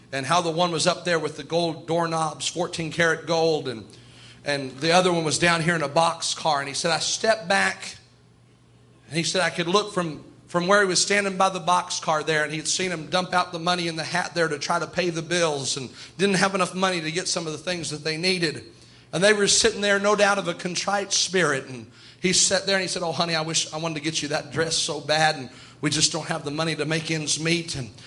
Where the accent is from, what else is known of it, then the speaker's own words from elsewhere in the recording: United States; Yet I can't remember it, but because I'm an American, I was represented there.